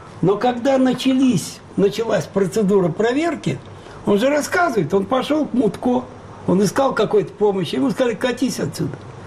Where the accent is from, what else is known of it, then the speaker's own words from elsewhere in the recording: Russia; Ведь вы понимаете, я россиянин.